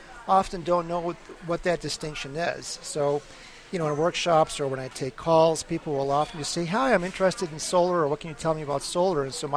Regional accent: Michigan, United States; I'm from Michigan, for example, which is surrounded by the Great Lakes

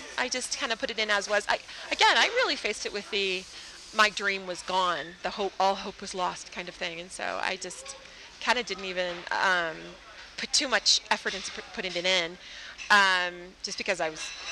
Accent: Wisconsin, United States; also born or lived in Florida; I'm originally from Wisconsin, and then Florida, and then here.

